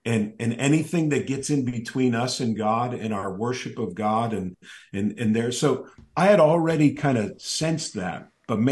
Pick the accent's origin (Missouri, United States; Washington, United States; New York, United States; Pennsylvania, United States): Pennsylvania, United States; Pittsburgh; just growing up in Pittsburgh, there is a bit of a, it is a religion